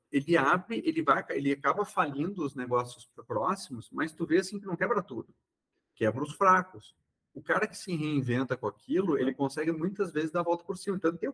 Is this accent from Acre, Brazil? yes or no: no; Porto Alegre, Rio Grande do Sul, Brazil; quando era pequeno, eu me criei no Passo da Areia, no bairro Operário.